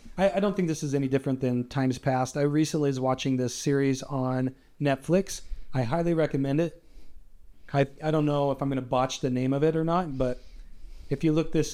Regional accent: Arizona, United States; I grew up near Tombstone, and so it's always been, kind of a source of pride in my life that I grew up in that region.

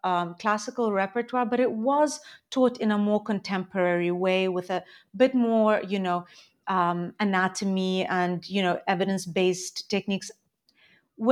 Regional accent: Zimbabwe; also born or lived in Ukraine; now in Switzerland; I live in very close to Geneva in Switzerland. I am Ukrainian born, but I grew up in Zimbabwe. So English is kind of like my native language almost. And I ended up here in Switzerland for work a long time ago.

